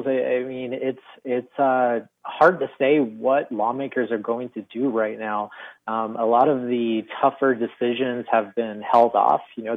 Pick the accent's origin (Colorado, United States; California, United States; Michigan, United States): Colorado, United States; Greeley; not new to Colorado. I'm from Greeley, and I came before this from the Tennessean in Nashville